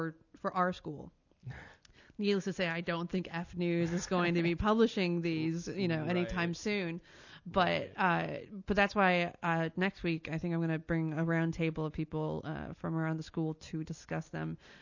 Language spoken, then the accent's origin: English; Montana, United States; And, hey, I'm from Montana. I know all about crazy guys in sheds with guns.